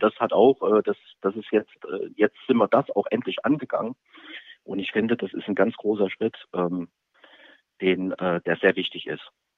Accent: Kaiserslautern, Rhineland-Palatinate, Germany; mein Vater ist Amerikaner, ich bin aber ursprünglich in Lautern geboren, in Kaiserslautern.

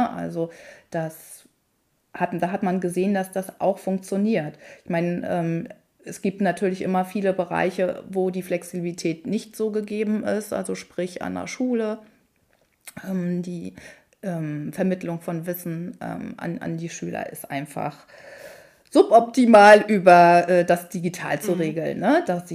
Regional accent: Germany; Ich bin dann, als ich 30 wurde, zurückgezogen hier in meine Heimat, an die Ostseeküste. Ich bin dann nach Rostock, habe mir Rostock ausgesucht als Stadt.

